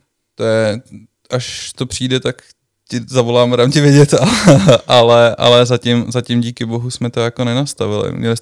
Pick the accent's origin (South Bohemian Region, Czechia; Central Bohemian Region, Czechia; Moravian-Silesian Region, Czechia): South Bohemian Region, Czechia; České Budějovice; tím, jak jsme z Budějovic a vlastně hodně našich odběratelů je třeba v Praze